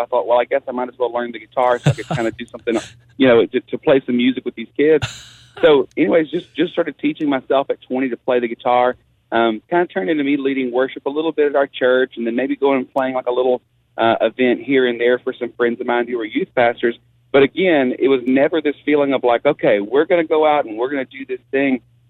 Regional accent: Buna, Texas, United States; I was born and raised in Buna, Texas. We're not a city. We are an unincorporated little tiny township in Southeast Texas.

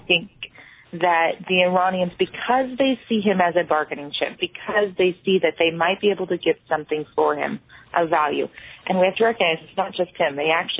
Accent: United States; The role that we as American citizens can play in engaging our government on these issues.

